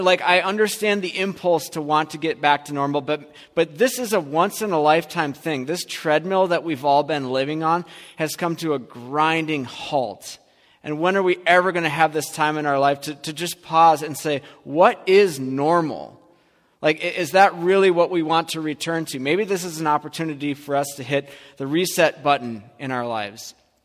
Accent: United States; I'm an American. Give it to me right now.

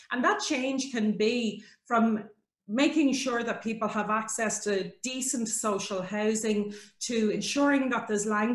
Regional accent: Dublin, Leinster, Ireland; I'm from Dublin. Grew up in the 1970s and 80s in Dublin, from a kind of working class background. And I was living in Talla.

